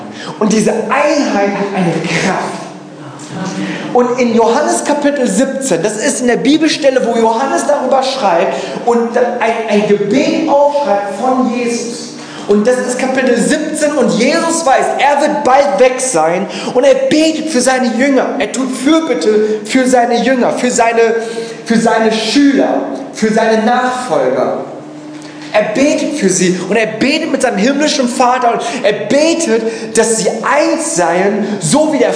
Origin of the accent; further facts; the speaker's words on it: Germany; Wir sind aus Korea, ursprünglich aus Korea, aber in Deutschland geboren und aufgewachsen. Das erklärt es, warum wir so aussehen und warum ich so rede.